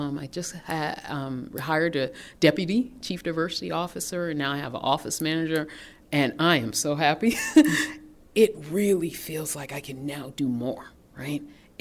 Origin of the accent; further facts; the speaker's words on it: Boston, Massachusetts, United States; I'm from Boston, Massachusetts, so I'd compare them to a Harvard student any day